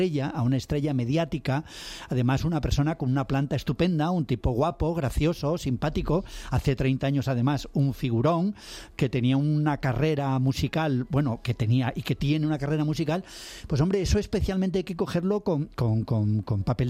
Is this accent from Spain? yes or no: yes; Spain; Como español